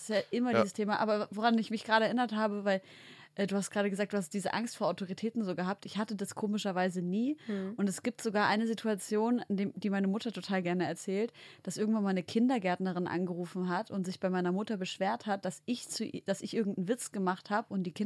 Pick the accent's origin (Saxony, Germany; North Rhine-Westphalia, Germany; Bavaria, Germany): Saxony, Germany; Leipzig; In Leipzig.